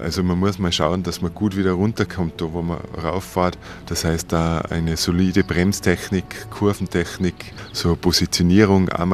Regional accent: Oberndorf, Tyrol, Austria; Bin hier in der Gegend in Oberndorf bei St. Johann groß geworden, habe fast immer da gelebt.

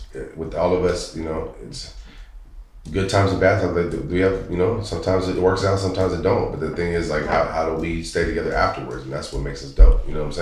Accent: Fairfield, California, United States; because I'm from Fairfield. So Fairfield's like 45 minutes from Sacramento. Like right in between San Francisco and Sacramento.

